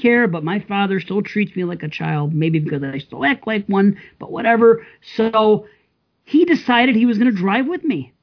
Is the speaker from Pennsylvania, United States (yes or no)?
no; Buffalo, New York, United States; I'm from Buffalo, so I see my share of snow. I've driven in it all my life.